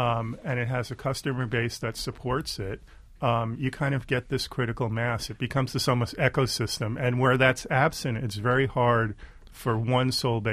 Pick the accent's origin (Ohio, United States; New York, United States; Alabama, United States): New York, United States; Brooklyn; because I grew up in Brooklyn as well and went to a lot of these bakeries.